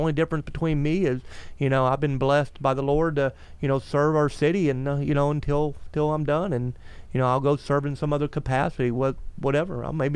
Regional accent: Florida, United States; I remember growing up in Sherwood Park, which is, you know, north Melbourne. I remember it was in the late 70s. I had to be probably 9 or 10 years old.

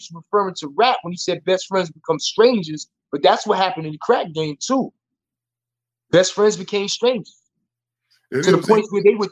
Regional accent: Brooklyn, New York, United States; Now, growing up in Lafayette Gardens, we grew up in the same building.

